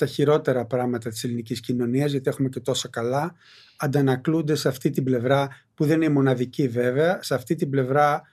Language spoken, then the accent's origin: Greek; Zografou, Attica, Greece; Εγώ μεγάλο στο ζωγράφο. Το ζωγράφο ήταν πολυκατοικίες. Τέτοιου τύπου, τις δεκαετίες του 70